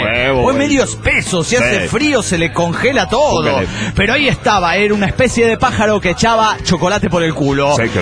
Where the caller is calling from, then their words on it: Torreón, Coahuila, Mexico; de Torreón, Coahuila, México.